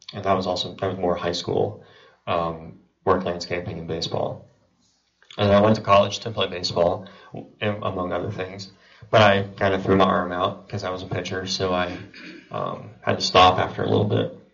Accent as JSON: {"language": "English", "town": "Dallas", "region": "Texas", "country": "United States", "said": "It's just, we come from Dallas, where there are huge populations of immigrants, refugees, from closed countries"}